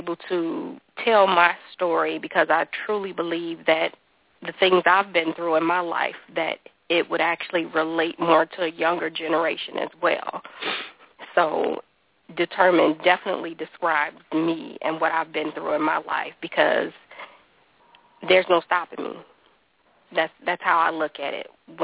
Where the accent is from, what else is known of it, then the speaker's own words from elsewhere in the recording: Chicago, Illinois, United States; growing up in Chicago, where we grew up in the projects, and not being able to have to do so much because of the neighborhood where we were in. I believe we moved outside that neighborhood when I was about 11 or 12. We moved to a southern suburb